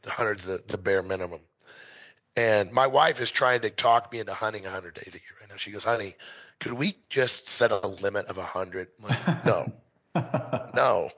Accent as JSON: {"language": "English", "region": "Missouri", "country": "United States", "said": "I was from Missouri, dude."}